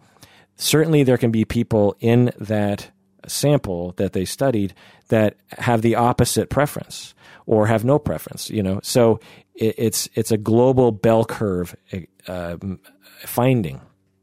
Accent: Seattle, Washington, United States; particularly since I grew up in Seattle where there's tons of Asian Americans.

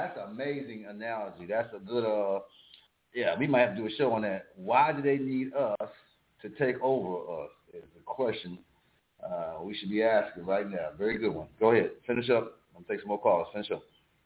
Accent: New York, United States; I'm from New York. My passport says New York. You know my hometown.

